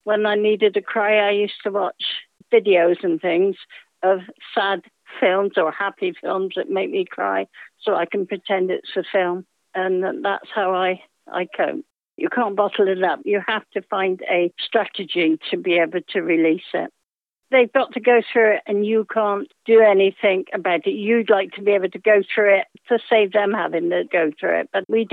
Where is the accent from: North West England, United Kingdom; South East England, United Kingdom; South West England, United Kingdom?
South West England, United Kingdom; now in Yeovil, United Kingdom; 69 this year. I've grown up in the West Country mainly, because I was born at Hook near Bedminster. My dad was a farm worker, and so we travelled around different farms and things, and we lived on different farms.